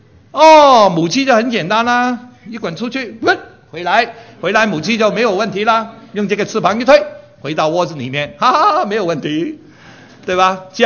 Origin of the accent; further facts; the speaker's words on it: Hong Kong; born there; 我生长在一个很穷的家庭，我在香港出生。